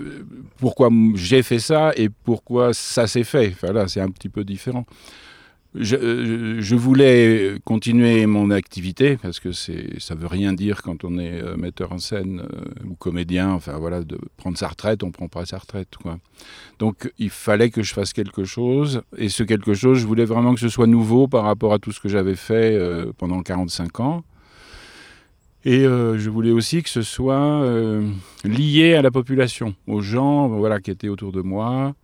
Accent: Megève, Auvergne-Rhône-Alpes, France; je suis moi-même au Savoyard. Je suis natif de Megève, j'y ai passé toute mon enfance, toutes les années 50, début 60.

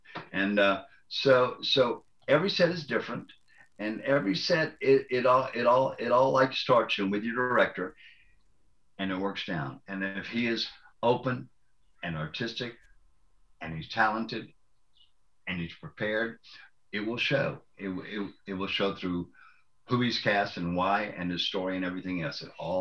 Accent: Southeast, United States; I know. I'm from the Southeast, dude. I know it.

